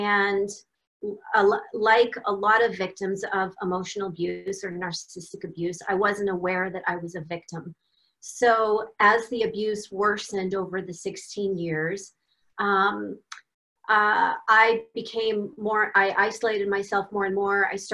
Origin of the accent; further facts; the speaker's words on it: Arizona, United States; And I moved back to my home state of Arizona after living for several years in a super much colder state. So I am glad to be back home in the Valley of the Sun.